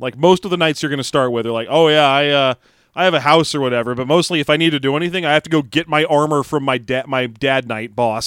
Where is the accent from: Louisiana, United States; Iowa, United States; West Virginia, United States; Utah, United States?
Utah, United States; Salt Lake City; Let's see, I'm from Salt Lake, so I've got a 15.